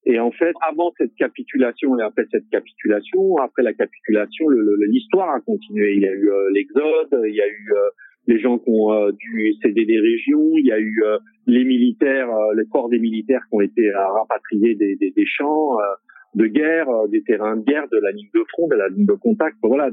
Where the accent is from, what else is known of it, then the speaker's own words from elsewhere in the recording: Alfortville, Île-de-France, France; je suis né à Alfortville, il y avait énormément de rescapés du génocide, moi, quand j'étais petit, ici.